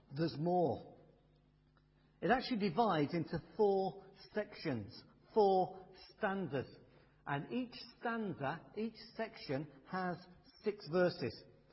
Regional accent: Midlands, United Kingdom; I grew up in the Midlands, and one of the places we used to go was the Malvern Hills.

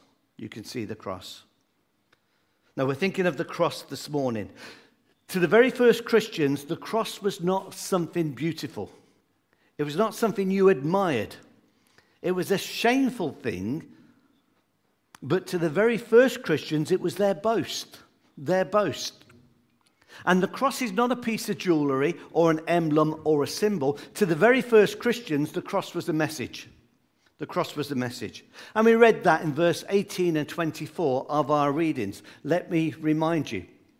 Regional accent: Coventry, West Midlands, United Kingdom; Where I grew up in the Midlands, we have two cathedrals. That's our claim to fame. We have an old one that was bombed in 1940. The Germans decided they didn't like it, and they flattened the whole city of Coventry

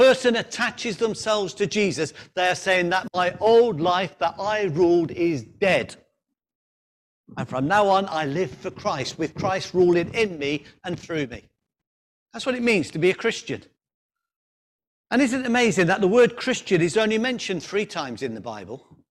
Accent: Coventry, West Midlands, United Kingdom; I can remember when I lived in the Midlands, so in my hometown of Coventry, there's an area called Spon End

